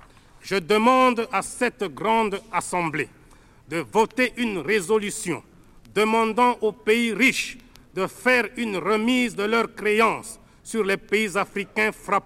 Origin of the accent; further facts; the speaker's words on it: DR Congo; Chez nous, en Afrique, et principalement au Zaïre, quand on aide quelqu'un, on doit le faire discrètement.